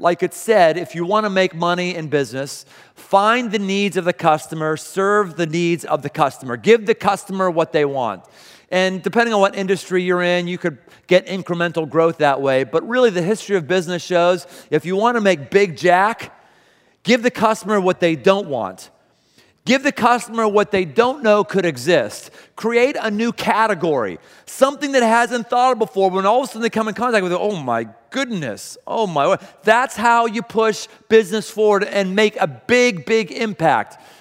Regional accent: Pittsburgh, Pennsylvania, United States; I remember when I was a kid and growing up in Pittsburgh, I went to the Monroeville Mall with my mom

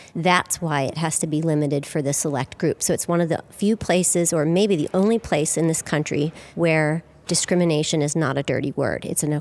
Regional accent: Jupiter, Florida, United States; also born or lived in Boston; I am from Jupiter, Florida, although I did live in the Boston area for a solid 20 years, but not born and bred there, so I do pronounce my R's correctly

